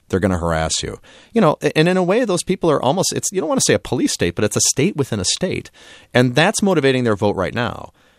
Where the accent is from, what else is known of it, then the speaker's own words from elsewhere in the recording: Michigan, United States; I mean, I grew up in Michigan again.